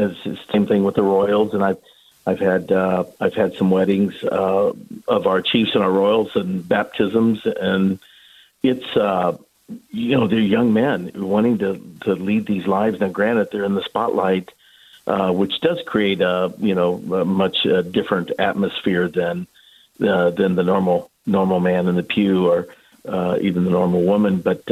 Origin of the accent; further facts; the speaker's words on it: St. Joseph, United States; my high school coach invited me just to finish out my degree at my hometown there in St. Joseph